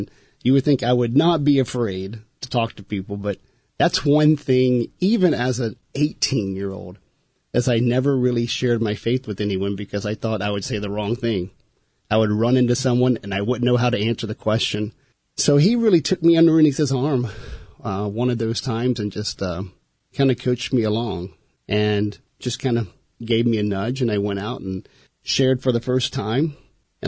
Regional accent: Baton Rouge, Louisiana, United States; born there; Okay. I was born in Baton Rouge, and I was a Catholic, baptized when I was 9 days old.

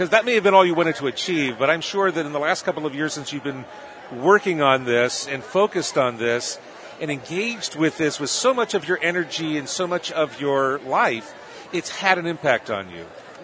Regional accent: Barberton, Ohio, United States; born there; I was born in Barberton

